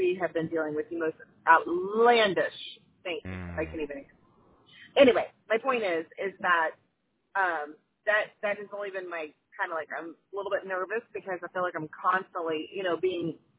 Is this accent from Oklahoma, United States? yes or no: yes; Oklahoma, United States; now in Branson, United States; So essentially, so we are from Oklahoma, and we have a business in Oklahoma.